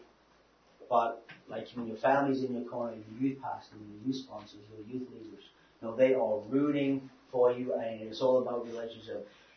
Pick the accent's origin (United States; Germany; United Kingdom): United Kingdom; England; moved away; I'm from England. Like, I didn't know anyone.